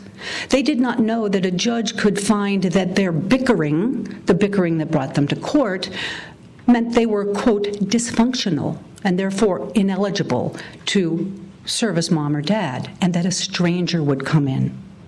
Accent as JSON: {"language": "English", "region": "New Mexico", "country": "United States", "tie": "born or raised there", "said": "But what struck me was the number of letters I got from New Mexico. This is my home state."}